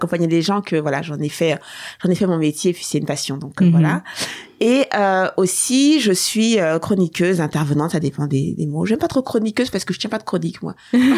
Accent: France; En France, moi je suis née en France en 78.

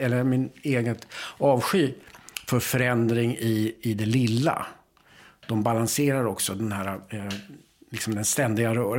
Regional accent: Boden, Norrbotten County, Sweden; när jag växte upp där i Boden, eller rätt sagt man gick på gymnasiet och sånt där

